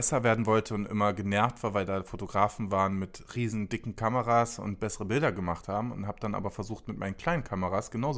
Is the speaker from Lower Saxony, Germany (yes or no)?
no; Cologne, North Rhine-Westphalia, Germany; genau, ich bin aus Köln.